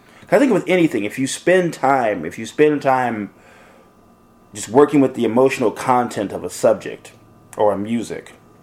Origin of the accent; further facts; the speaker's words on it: Seattle, Washington, United States; I it's interesting growing up in Seattle when I did, because what I would think about when I think about Seattle is not black, white, but more of a multicultural interaction.